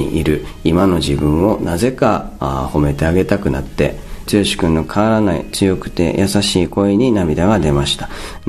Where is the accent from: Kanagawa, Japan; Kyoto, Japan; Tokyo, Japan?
Kanagawa, Japan; Yokohama; 地元横浜みなとみらいでライブをしてくださった時ね